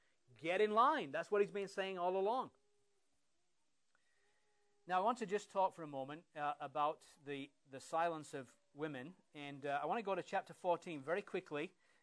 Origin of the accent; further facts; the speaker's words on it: England, United Kingdom; It's beyond my imagination as an Englishman how anybody could get excited about that.